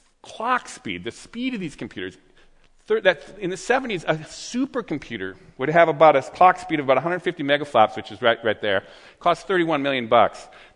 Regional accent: Berkeley, California, United States; I come from Berkeley.

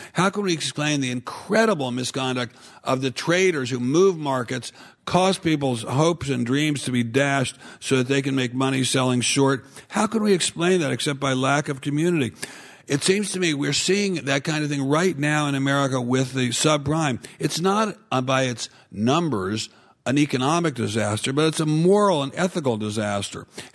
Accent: Washington, District of Columbia, United States; But, you know, I guess we do learn a little bit of history growing up in Washington, D.C., as I did.

